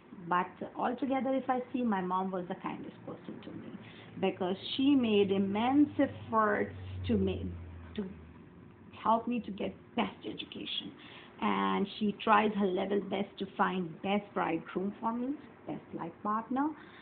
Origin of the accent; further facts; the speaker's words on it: Lucknow, Uttar Pradesh, India; born there; English is a second language; I born in my favorite country, India, and I love my childhood. I born in Lucknow. And Lucknow is the capital of Uttar Pradesh.